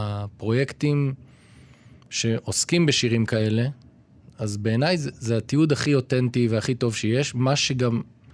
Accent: Kfar Saba, Central District, Israel; כן? גדלתי בכפר סבא, כן.

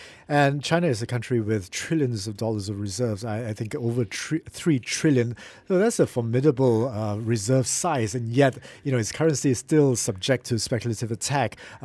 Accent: Malaysia; I guess as a Malaysian going to Indonesia now, you can divide by 3 rather than 3,000.

